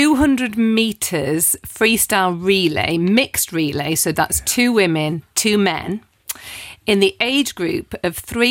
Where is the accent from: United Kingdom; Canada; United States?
United Kingdom; I was 12th in the nationals, obviously in the UK, because I'm British.